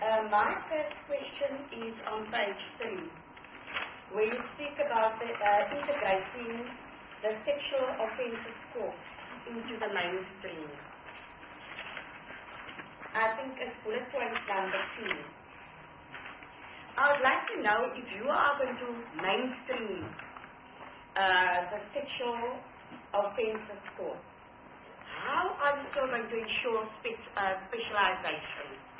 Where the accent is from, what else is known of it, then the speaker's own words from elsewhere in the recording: Port Elizabeth, Eastern Cape, South Africa; like I come from Port Elizabeth.